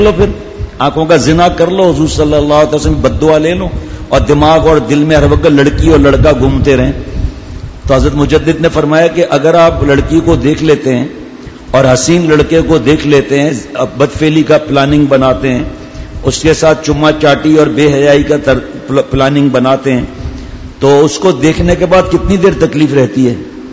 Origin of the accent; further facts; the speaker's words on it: Tharparkar, Sindh, Pakistan; اور دیہات کے ہم بھی دیہات کے ہیں، میرپور خاص سے آگے تھرپار کریں، وہاں پر رہنے والے ہم لوگ ہیں، ہم تو خیر میری پیدائش یہاں کی ہوئی تھی